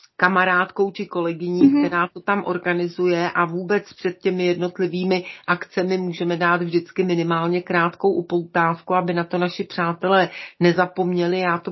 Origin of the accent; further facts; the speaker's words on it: Bohemia, Czechia; Je pravda, že u nás v Čechách je nádherně téměř úplně všude.